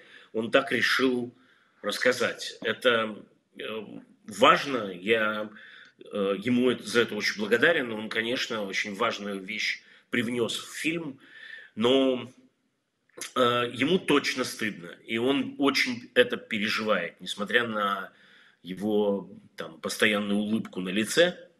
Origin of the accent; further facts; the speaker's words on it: Belarus; also born or lived in Russia / Israel; Я в какой-то момент провел какой-то промежуток жизни в России, а вообще-то я из Белоруссии, я там из Израиля, давным-давно гражданин Израиля.